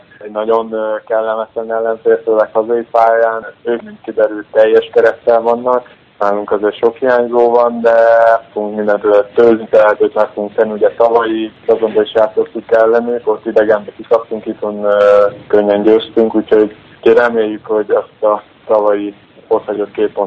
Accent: Veszprém, Veszprém County, Hungary; Veszprémben voltunk, ahol születtem, ahol éltem 20 évet, úgyhogy a családdal is tudtam találkozni.

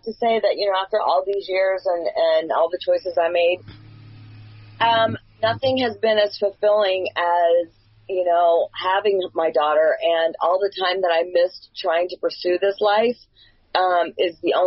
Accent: the South, United States; However, I was raised in the South, and it's very prejudiced there.

